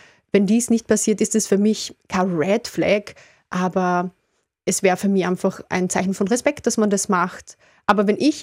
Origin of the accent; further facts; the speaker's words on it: Klagenfurt, Carinthia, Austria; now in Vienna, Austria; Ich bin vor etwa 12 Jahren von Klagenfurt nach Wien gezogen